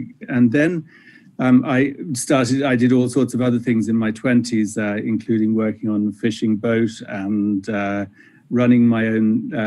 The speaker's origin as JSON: {"language": "English", "country": "Ireland", "said": "Well, I come from Ireland. I guess this is the job for me."}